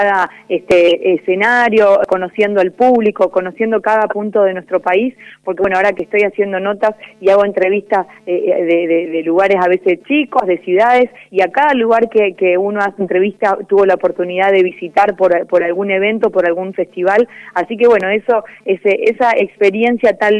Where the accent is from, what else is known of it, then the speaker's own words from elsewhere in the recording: Arequito, Santa Fe, Argentina; yo soy de Arequito, el sur de Santa Fe